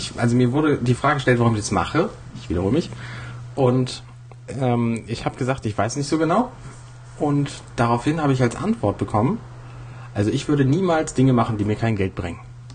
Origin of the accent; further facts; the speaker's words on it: Buxtehude, Lower Saxony, Germany; Ich komme aus Buxtehude, ich habe das schon mal erwähnt, glaube ich.